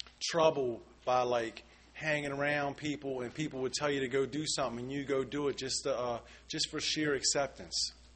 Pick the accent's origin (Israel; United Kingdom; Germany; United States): United States; Baltimore, Maryland; I grew up in Southwest Baltimore.